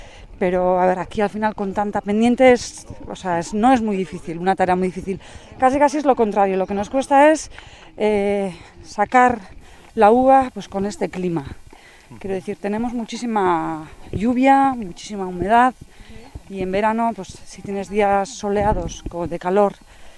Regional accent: Lasarte-Oria, Basque Country, Spain; mi ama de La Sarte, mi aita de Hernani, pero bueno, hemos crecido, estudiado y todo en La Sarte.

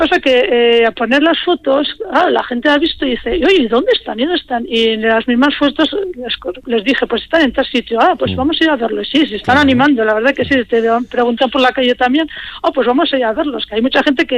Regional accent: Tafalla, Navarre, Spain; now in Santa Cruz de Campezo, Spain; Yo soy de Tafalla y es que, claro, no me han dejado ya Navarra y no he podido coger las figuras.

